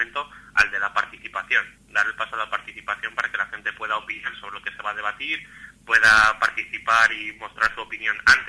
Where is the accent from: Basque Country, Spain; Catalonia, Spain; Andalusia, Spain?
Basque Country, Spain; la gente que empezamos a mover un poquito este tema somos todos del País Vasco